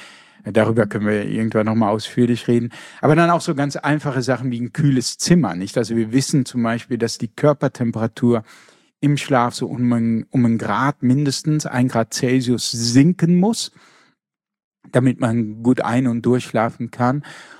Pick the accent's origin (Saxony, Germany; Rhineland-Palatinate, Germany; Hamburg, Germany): Rhineland-Palatinate, Germany; ich komme ja auch aus einer Weinfamilie, also ich komme aus der Pfalz, mein Urgroßvater war Winzer.